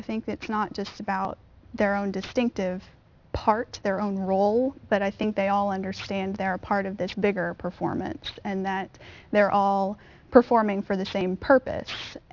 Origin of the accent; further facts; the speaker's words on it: Pennsylvania, United States; I grew up in Pennsylvania and liked country music and got picked on for that. It's not as cool there as it is in Nashville.